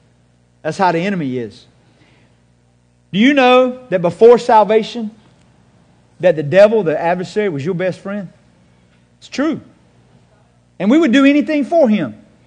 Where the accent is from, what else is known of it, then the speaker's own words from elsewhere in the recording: the South, United States; accent: Southern; I'm pronouncing this the way my southern accent allows me to.